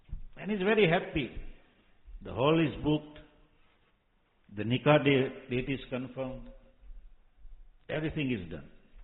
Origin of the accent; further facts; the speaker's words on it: India; English is a second language; Now the question is, if we are Ajami and we don't know Arabic, I am an Indian, I don't know Arabic, then how will I reply the question in the grave when Allah will say Marrabbu?